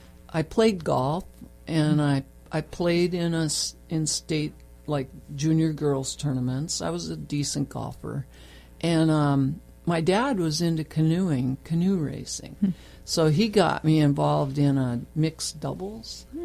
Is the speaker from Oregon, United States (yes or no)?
no; Glenwood, Minnesota, United States; Yeah, I grew up in Glenwood, Minnesota, central Minnesota on Lake Minnewaska. And that, you know, it was a small town.